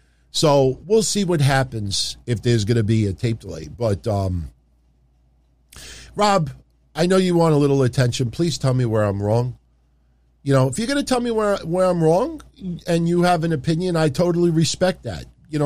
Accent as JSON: {"language": "English", "town": "Queens", "region": "New York", "country": "United States", "tie": "born or raised there", "said": "they're going to be next week right in my hometown, Queens, New York, my vicinity."}